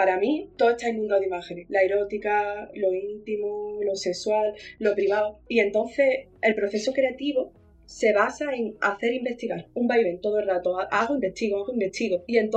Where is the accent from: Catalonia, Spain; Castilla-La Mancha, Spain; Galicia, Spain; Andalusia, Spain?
Andalusia, Spain; Malaga; yo me imaginaba a los artistas de pequeña, como era en el Renacimiento, pintando bóvedas y frescos, y en Málaga no hay.